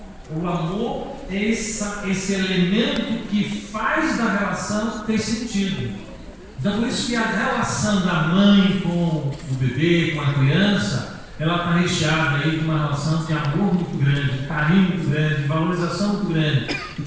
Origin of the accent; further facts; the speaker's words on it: Bahia, Brazil; No meu caso, eu sou baiana